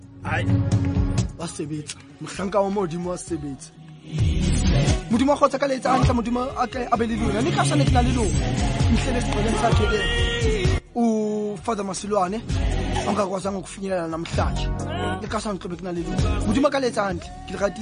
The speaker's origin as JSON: {"language": "English", "country": "Angola", "said": "I'm from Angola. I'm from Angola."}